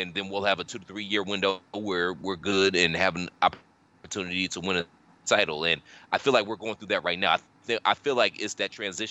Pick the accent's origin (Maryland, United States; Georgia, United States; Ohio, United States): Ohio, United States; Cleveland; full disclosure, I'm from Cleveland. If you didn't know that, now you know.